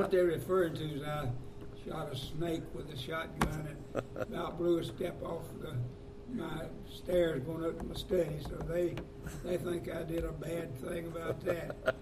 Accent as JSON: {"language": "English", "town": "Gordo", "region": "Alabama", "country": "United States", "said": "But all of that said … from Gordo, Alabama."}